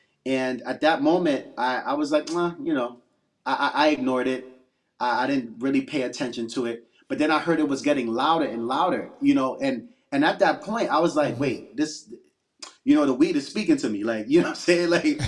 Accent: Brooklyn, New York, United States; I'm from Brooklyn, New York, an area called East Flatbush, Brooklyn

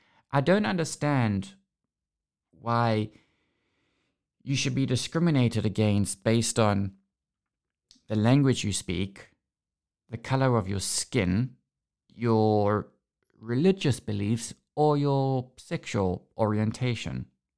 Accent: Durban, KwaZulu-Natal, South Africa; born there; It's the same as I've tried suing my parents because I was born in Durban.

